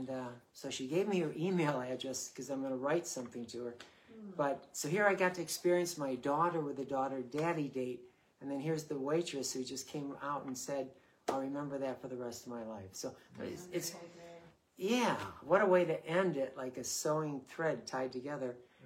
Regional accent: Buffalo, New York, United States; I mean, I'm from Buffalo, New York. In December, you make sure you have a bear rug wrapped around you.

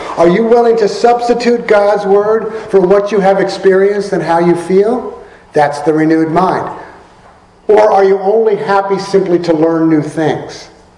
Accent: New York City, New York, United States; I grew up in New York City. Bay Ridge, Brooklyn. Profanity is the native tongue of Bay Ridge, Brooklyn.

